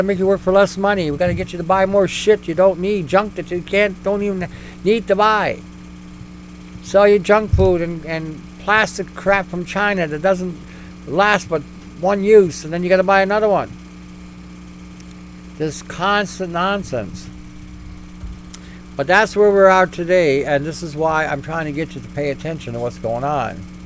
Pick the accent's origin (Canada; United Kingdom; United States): Canada; We're Canadian.